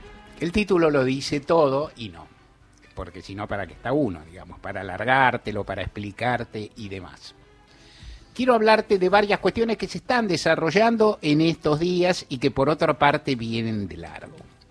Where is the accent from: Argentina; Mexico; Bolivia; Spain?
Argentina; arrancamos bien como argentinos